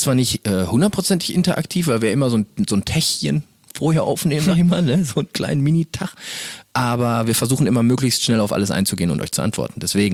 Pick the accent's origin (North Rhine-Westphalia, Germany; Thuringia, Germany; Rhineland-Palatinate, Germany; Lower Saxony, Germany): North Rhine-Westphalia, Germany; Castrop-Rauxel; Wir kommen hier aus Castrop-Rauxel. Das ist die schöne Stadt, in der wir wohnhaft sind.